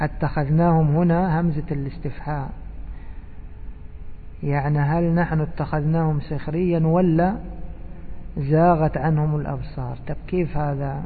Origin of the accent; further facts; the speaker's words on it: Egypt; ايش يقولوا عندنا في مصر؟